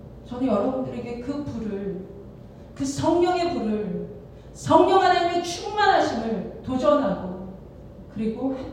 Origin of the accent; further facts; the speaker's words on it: Seoul, South Korea; born there; 저는 서울 출생이라 시골 환경 잘 모르는데요.